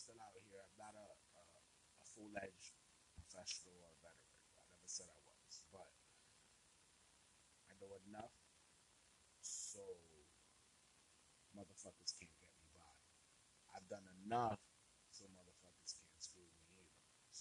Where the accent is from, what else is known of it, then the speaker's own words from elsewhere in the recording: Brooklyn, New York, United States; Number one, I'm Hispanic descent. I'm from Brooklyn.